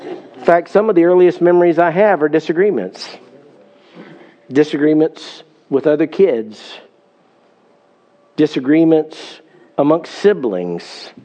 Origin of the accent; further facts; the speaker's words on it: the South, United States; everybody in my hometown said they were a Christian. In fact, everybody in the South seemed to say they were a Christian.